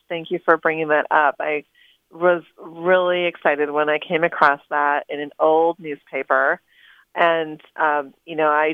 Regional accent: Merrill, Wisconsin, United States; like the man from my hometown area, from Merrill, Wisconsin

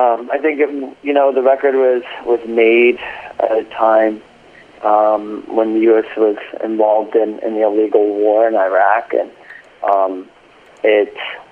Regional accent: United States; Yeah, well, you know, we're from America. We know how to make it intense.

